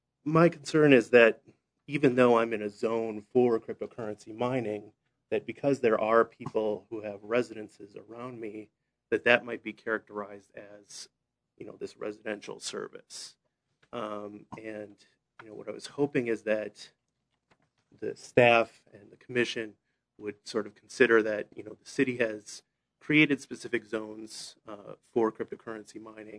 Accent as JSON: {"language": "English", "region": "California", "country": "United States", "said": "so I come from the San Francisco Bay Area, and that's served by not a public utility"}